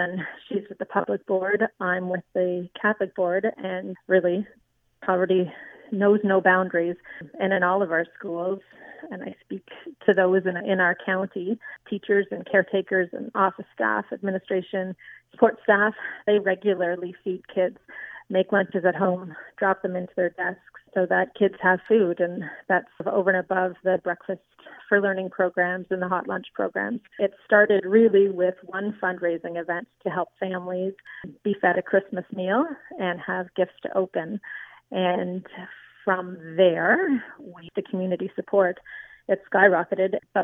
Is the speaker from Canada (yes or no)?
yes; Arnprior, Ontario, Canada; I am born and raised in Arden Prior. Spent the first 2 years of my life in Fitz Roy Harbor, but have been here ever since, with the exception of Teachers College and university.